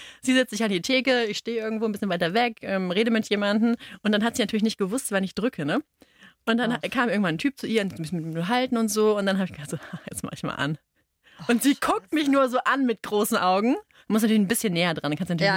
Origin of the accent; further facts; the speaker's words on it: Frankfurt, Hesse, Germany; Also ich komme aus Frankfurt.